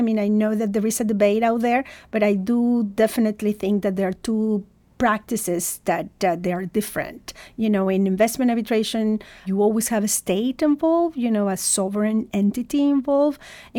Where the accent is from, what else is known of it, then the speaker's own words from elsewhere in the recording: Mexico; English is a second language; I'm originally from Mexico, so I have the opportunity to go and present in Spanish, you know, and also in my broken English and my French.